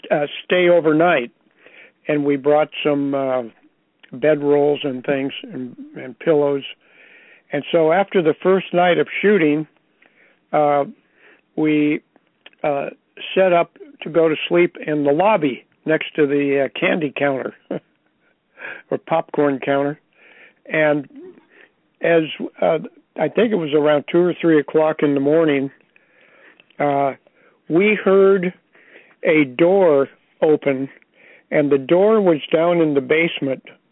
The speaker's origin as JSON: {"language": "English", "region": "California", "country": "United States", "tie": "born or raised there", "said": "I grew up in Napa Valley, and when I was 10 years old, my father told me, I'm going to teach you the hardwood floor business."}